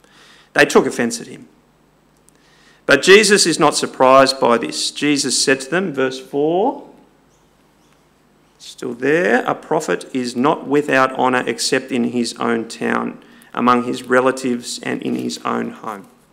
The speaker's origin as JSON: {"language": "English", "town": "Sydney", "region": "New South Wales", "country": "Australia", "tie": "born or raised there", "also_born_or_lived": "Brisbane", "said": "my hometown, if I have one, because we moved around a bit, started in Brisbane, came to Sydney, but the bulk of my growing up happened in Epping. North Epping, to be exact."}